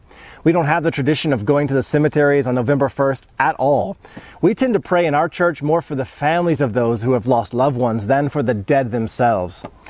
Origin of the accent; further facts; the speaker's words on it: Houston, Texas, United States; now in Poland; I had some Catholic friends growing up in Houston, and you know, I didn't see anything like this.